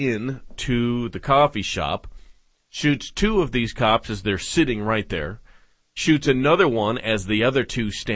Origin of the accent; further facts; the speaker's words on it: Edmonds, Washington, United States; moved away; However, I went back to my hometown, to Edmonds, and was able to drive around and go anywhere that I wanted to, simply by recollection from when I was a little kid.